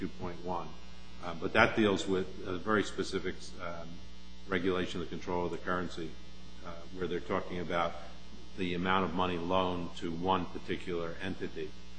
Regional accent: California, United States; I'm from Southern California, so they all go to Mexico.

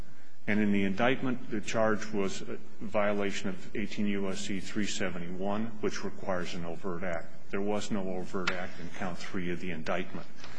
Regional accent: Phoenix, Arizona, United States; I'm an attorney from Phoenix, Arizona.

